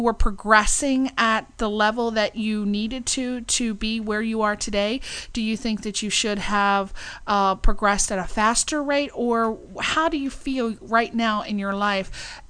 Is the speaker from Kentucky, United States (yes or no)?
no; Long Beach, California, United States; No, but I growing up in Long Beach, you really had so many opportunities